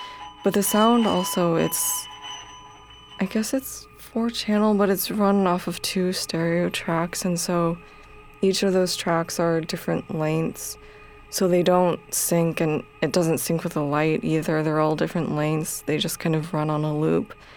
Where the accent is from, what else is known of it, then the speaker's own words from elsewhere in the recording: California, United States; I grew up in the Bay Area, just south of San Francisco.